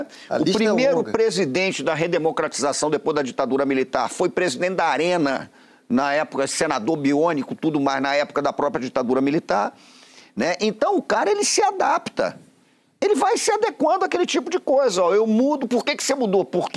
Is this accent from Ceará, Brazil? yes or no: no; Rio de Janeiro, Brazil; Porque eu cresci no Maracanã, que quando acendia um balão, a gente ficava observando.